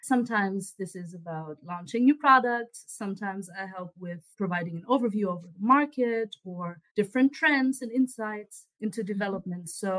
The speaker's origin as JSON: {"language": "English", "region": "Hesse", "country": "Germany", "moved": "as an adult", "lives_now": "Vienna, Austria", "said": "Originally, I'm from Germany. From a pretty small town close to Frankfurt. And then I did my bachelor's in Stuttgart."}